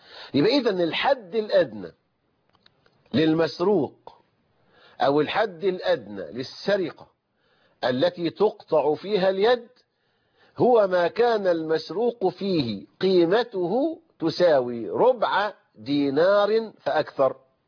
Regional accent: Egypt

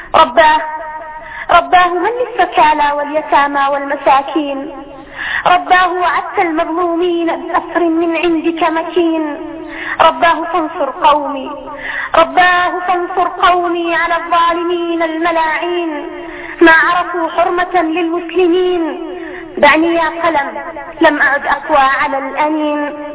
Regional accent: Syria; وأنا سورية ولم أرى سوريا

